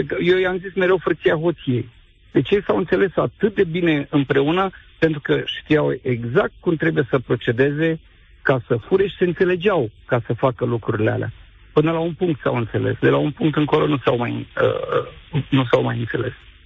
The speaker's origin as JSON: {"language": "Romanian", "region": "Neamț County", "country": "Romania", "said": "Eu sunt din Neamț."}